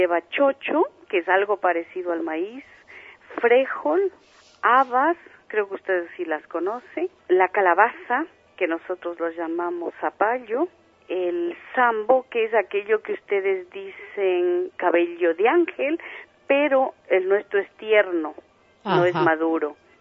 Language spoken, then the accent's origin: Spanish; Ecuador; now in Canary Islands, Spain; si esto se escucha en mi país, ¿qué tengo que hacer sino mandar un abrazo muy grande? Para todos los ecuatorianos, para mi familia, un abrazo muy grande desde las Canarias.